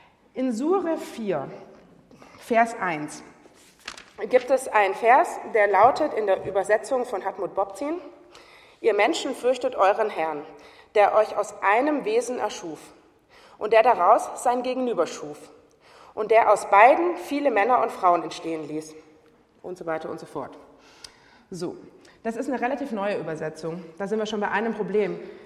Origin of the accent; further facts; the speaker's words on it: Germany; Ich spreche nicht als Muslimin. Ich spreche als Deutsche, Nicht-Muslimin aus einer sicher westlich geprägten Perspektive.